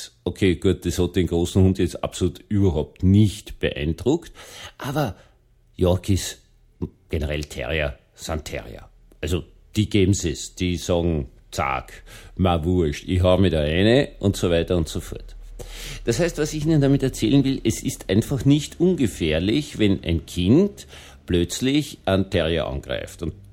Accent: Vienna, Austria; ich bin in Wien im Wahnsinnsverkehr aufgewachsen.

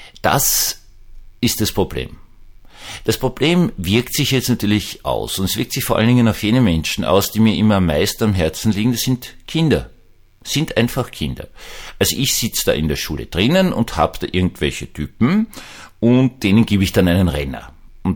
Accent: Austria; jetzt darf ich als Österreicher sprechen

